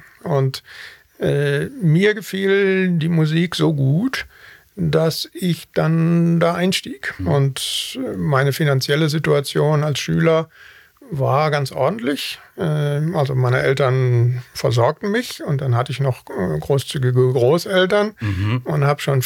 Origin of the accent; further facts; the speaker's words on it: Wanne-Eickel, North Rhine-Westphalia, Germany; born there; Ich bin mitten im Ruhrgebiet geboren, Wanne-Eickel. Also mehr Ruhrgebiet geht nicht.